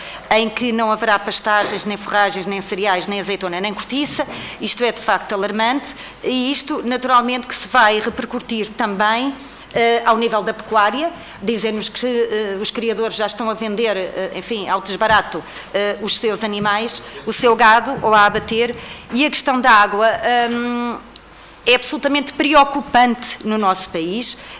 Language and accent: Portuguese; Alentejo, Portugal; como alentejana que sou, de facto nós vemos o nosso território morrer